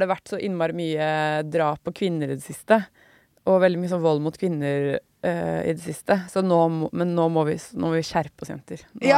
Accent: Lørenskog, Akershus, Norway; Jeg er fra Lørenskog

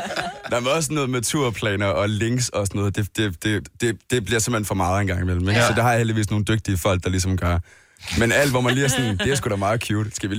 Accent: Odense, Region of Southern Denmark, Denmark; Det er også en, hvor jeg kommer fra, Odense ting.

